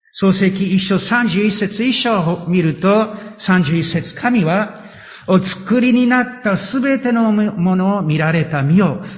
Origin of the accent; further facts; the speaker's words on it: Matsumoto, Nagano, Japan; 私のふるさとの松本、長野県松本だったらサリン事件です。